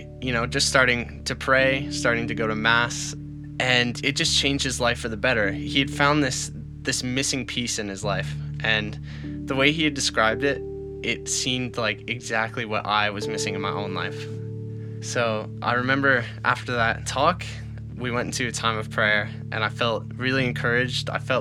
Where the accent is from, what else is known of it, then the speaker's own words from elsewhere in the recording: Charlottetown, Prince Edward Island, Canada; I'm 19 years old. I come from Charlottetown, Prince Edward Island, Canada.